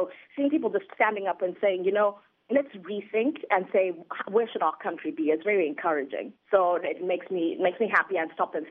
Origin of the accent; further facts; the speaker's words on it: Zimbabwe; now in Washington, D.C., United States; And I was born and bred in Zimbabwe. And I've traveled a bit, but, you know, I have a passion for my country.